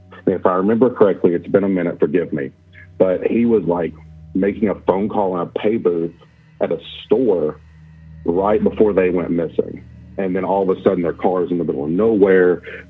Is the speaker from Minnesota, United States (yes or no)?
no; Kentucky, United States; Okay. Once again, forgot to tell you where I'm from. I'm from Kentucky.